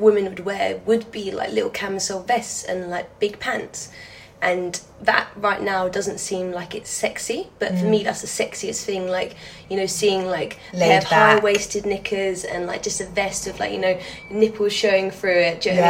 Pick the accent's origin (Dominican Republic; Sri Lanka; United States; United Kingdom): United Kingdom; England; also born or lived in Thailand; I'm 24. I was originally born in Thailand and I came to England when I was like three. So I'm English, but my heritage is Thai